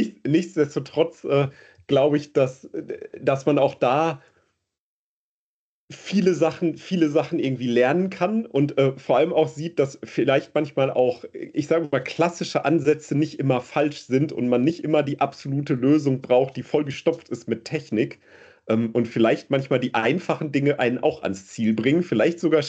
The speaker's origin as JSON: {"language": "German", "town": "Dortmund", "region": "North Rhine-Westphalia", "country": "Germany", "tie": "born there", "said": "ich bin tatsächlich in Dortmund geboren, habe in Dortmund studiert und arbeite jetzt in Dortmund. Ich bin nicht viel rumgekommen, könnte man sagen."}